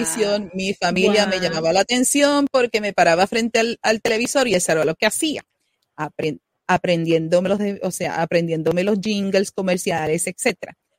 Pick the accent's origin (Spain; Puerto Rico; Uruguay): Puerto Rico; te ibas a esta escuela especializada que todavía en Puerto Rico existen, las escuelas libres de música y escuelas de bellas artes.